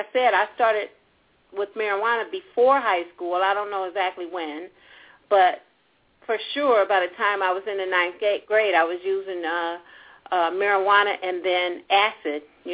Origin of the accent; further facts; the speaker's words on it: Gary, Indiana, United States; if you could help me leave and go back to my hometown in Gary, Indiana